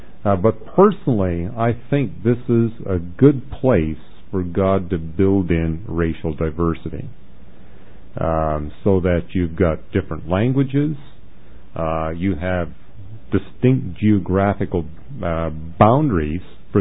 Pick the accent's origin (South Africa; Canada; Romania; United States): Canada